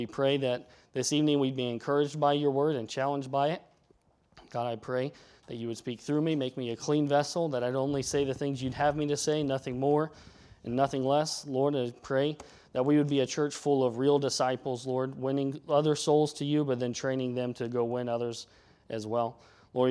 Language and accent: English; Wilmington, United States; As growing up in Wilmington, he was Pastor Max, one of his best friends, so we had him all the time.